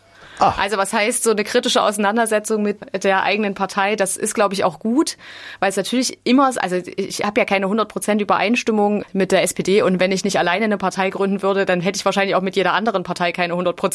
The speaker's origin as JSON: {"language": "German", "town": "Jena", "region": "Thuringia", "country": "Germany", "tie": "born or raised there", "said": "ich bin in Jena aufgewachsen, als die großen Nazi-Demos Anfang der 2000er Jahre waren."}